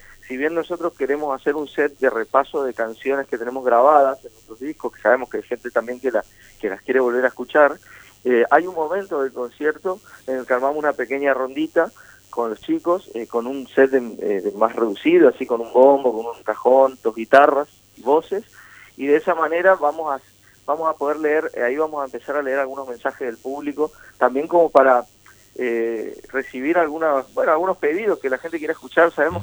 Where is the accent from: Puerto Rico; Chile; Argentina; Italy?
Argentina; Chaco; Marcelo y yo somos de Chaco y Ariel es de Chubut